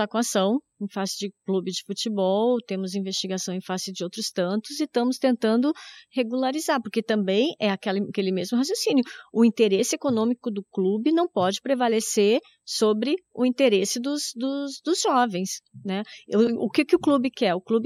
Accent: South Region, Brazil; Eu sou do Sul.

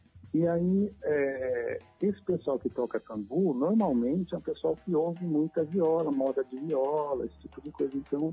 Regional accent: Tietê, São Paulo, Brazil; Essa é bem a minha cara, assim, a minha raiz mesmo, porque eu sou da cidade de Tietê.

